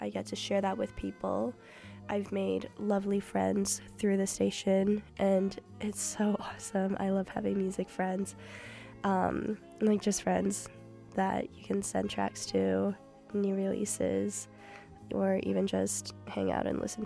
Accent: Calgary, Alberta, Canada; now in Vancouver, Canada; I'm from Calgary.

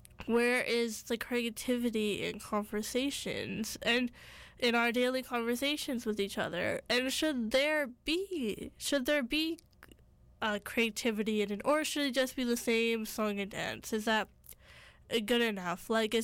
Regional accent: India; We are a Punjabi-speaking family. We are Indian, Sikh.

